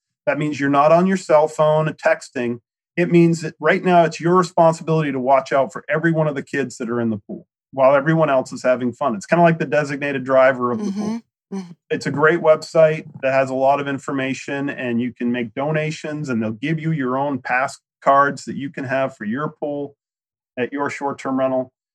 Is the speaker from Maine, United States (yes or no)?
yes; Maine, United States; actually up here in my home state of Maine